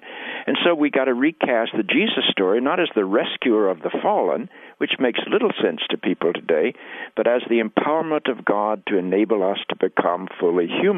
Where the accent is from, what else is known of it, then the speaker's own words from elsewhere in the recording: the South, United States; I grew up in the South, and I lived through the race battles and the civil rights movement and the desegregation.